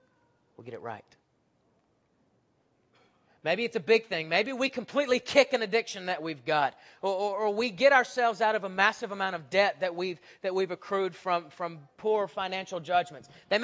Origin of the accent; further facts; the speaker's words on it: Huntsville, Alabama, United States; At West Huntsville, where I grew up in Alabama, we have a stage.